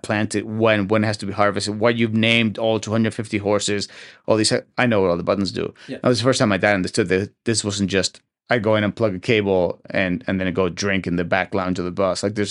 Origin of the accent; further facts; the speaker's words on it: Buenos Aires, Argentina; Argentina is interesting. I come from a family of business people, and I was the non-business guy.